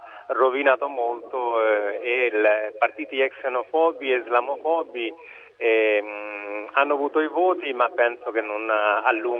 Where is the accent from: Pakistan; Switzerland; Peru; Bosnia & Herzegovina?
Pakistan; Lahore, Punjab; Italian is a second language; Io mi ricordo a Lahore, da dove vengo io